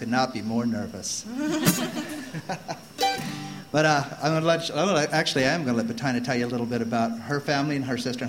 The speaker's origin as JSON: {"language": "English", "region": "Florida", "country": "United States", "said": "You can definitely tell we're from Florida. We're some Florida-oriented people."}